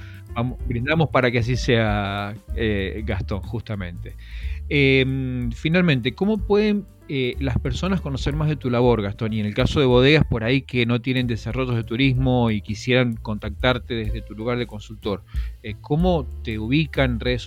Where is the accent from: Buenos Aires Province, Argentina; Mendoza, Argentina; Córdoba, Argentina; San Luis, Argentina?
Mendoza, Argentina; Que creo que tenemos muchísimos de los que somos de Mendoza.